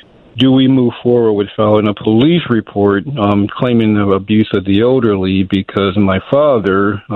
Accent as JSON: {"language": "English", "town": "Chicago", "region": "Illinois", "country": "United States", "said": "I'm from Chicago, but I happen to be in the state of Georgia now."}